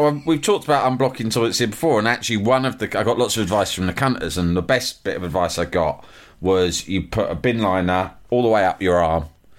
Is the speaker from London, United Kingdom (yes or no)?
yes; London, United Kingdom; Oi, oi, I'm from London.